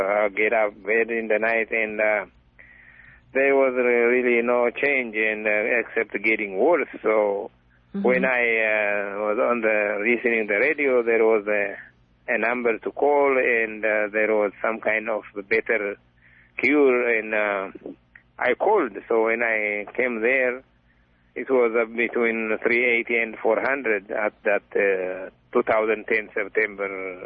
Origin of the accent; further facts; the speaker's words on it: Ethiopia; I am from Ethiopia.